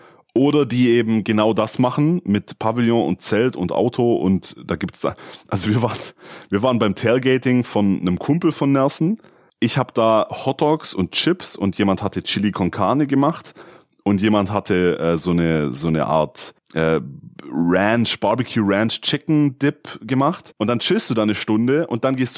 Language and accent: German; Balingen, Baden-Württemberg, Germany; also ich komme hier aus Balingen